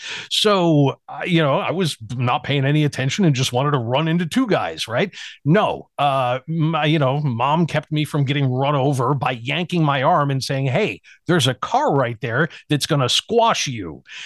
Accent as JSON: {"language": "English", "town": "Buffalo", "region": "New York", "country": "United States", "tie": "born or raised there", "also_born_or_lived": "Kenmore", "lives_now": "Florida, United States", "said": "But yeah, born and raised in Buffalo and just hardcore Bills fan, of course, hardcore Sabres fan, of course."}